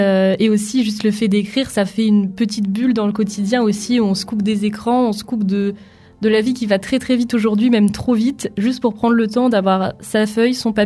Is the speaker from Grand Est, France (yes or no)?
yes; Grand Est, France; moi aussi je viens des Ardennes